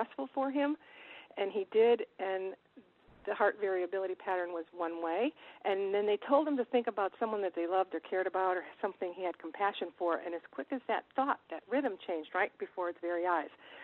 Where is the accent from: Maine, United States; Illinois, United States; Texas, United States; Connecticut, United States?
Connecticut, United States; Lordship; I used to hold health camp when I was a little girl at the beach in Connecticut, and I grew up in Lordship.